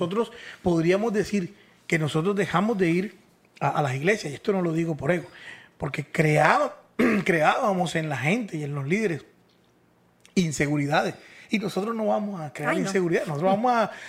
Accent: Barranquilla, Atlántico, Colombia; nosotros somos de Barranquilla, estamos en Barranquilla, estamos en Colombia

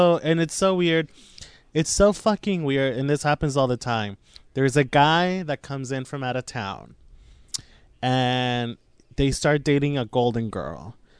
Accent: New Mexico, United States; in my neighborhood where I grew up in New Mexico, about five or six houses down, there was a house made out of like just garbage.

